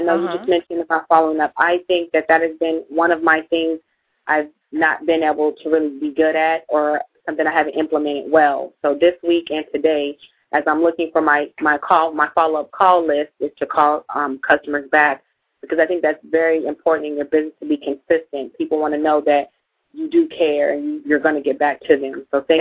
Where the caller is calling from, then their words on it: Port St. Lucie, Florida, United States; I'm calling from Port St. Lucie, Florida at the moment.